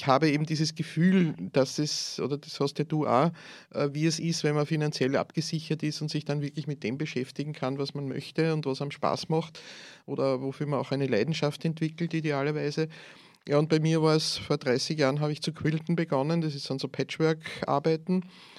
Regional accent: Lower Austria, Austria; also born or lived in Steyr; Ich bin wieder in meine alte Heimat zurückgezogen, genau.

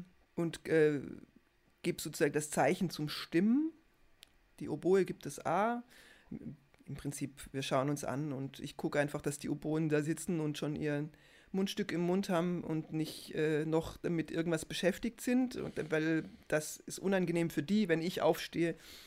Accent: Baden-Württemberg, Germany; ich komme so richtig aus Schwaben vom Land, Agglomeration Stuttgart, zwischen Stuttgart und Heilbronn.

